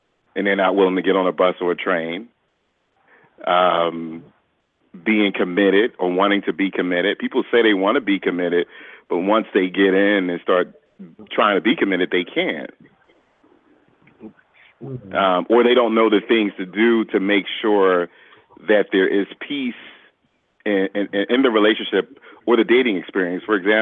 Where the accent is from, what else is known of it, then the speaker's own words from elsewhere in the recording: Philadelphia, Pennsylvania, United States; now in Elkton, United States; But I'm from Philadelphia, so I have two areas.